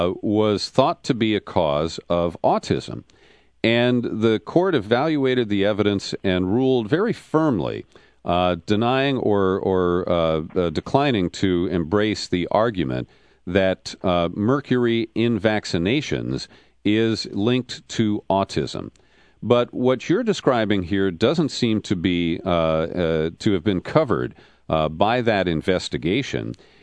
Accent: Cincinnati, Ohio, United States; We're both formerly from Ohio. I grew up in Cincinnati in the southern part of the state.

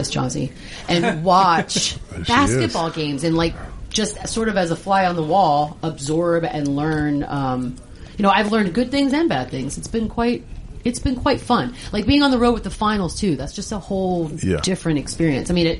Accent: Texas, United States; now in Denver, United States; because I am from Texas, is nothing.

